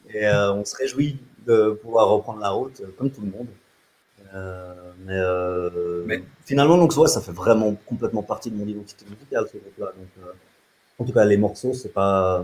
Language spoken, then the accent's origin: French; Geneva, Switzerland; on est de Genève, donc c'était pas un problème pour enregistrer